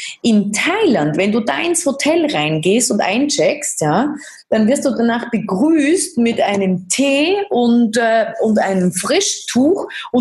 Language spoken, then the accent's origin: German; Austria